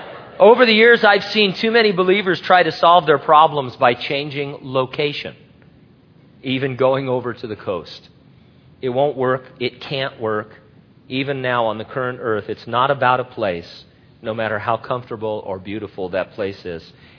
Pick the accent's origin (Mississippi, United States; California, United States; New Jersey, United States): California, United States; San Bernardino; People are making fun of my hometown. I'm so offended. It was beautiful once. But anyway, San Bernardino was a big city.